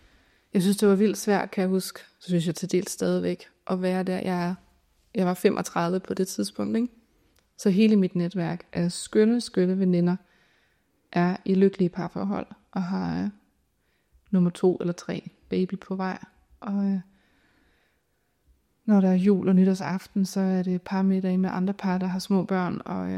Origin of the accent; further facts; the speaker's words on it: Jutland, Denmark; man står og skal pakke bilen til at skulle holde jul hjemme i Jylland